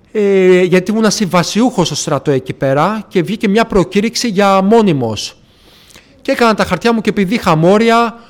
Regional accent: Petralona, Attica, Greece; είμαι από τα Πετράλωνα. Δεν είχα καμιά σχέση με Νότια Προάσια. Δεν είχα έρθει ποτέ όλα τα χρόνια Βούλα, Γλυφάδα.

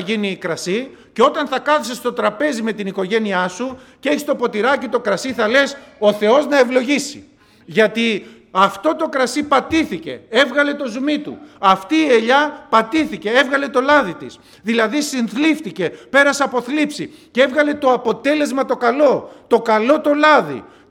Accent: Central Greece, Greece; είμαι από την Εύβοια. Εγώ είμαι από νησί, από την Εύβοια.

